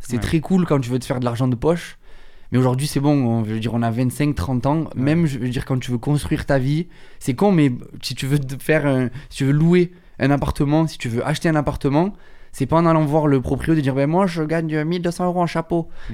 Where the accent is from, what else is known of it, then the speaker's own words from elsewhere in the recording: Marseille, Provence-Alpes-Côte d'Azur, France; c'est ok, on est marseillais, il n'y a pas grand-chose.